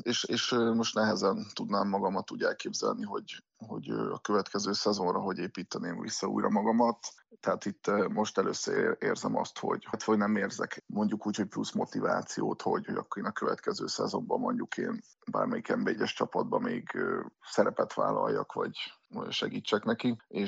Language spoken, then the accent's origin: Hungarian; Orosháza, Békés, Hungary; born there; Én orosházi születésű vagyok, és a szülővárosomban fogok visszatérni edzősködni, ahol a kézilabdát is kezdtem